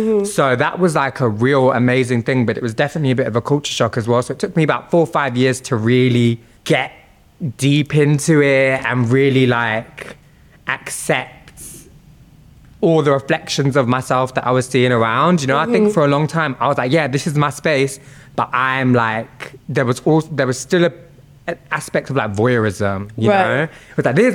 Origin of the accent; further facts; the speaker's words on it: United Kingdom; not necessarily just my culture as a Sikh Punjabi, but also like as a British person, as someone whose parents were very working class, you know?